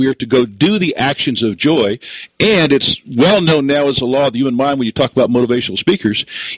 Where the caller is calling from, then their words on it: Wilmington, Delaware, United States; I'm calling from Wilmington, Delaware area.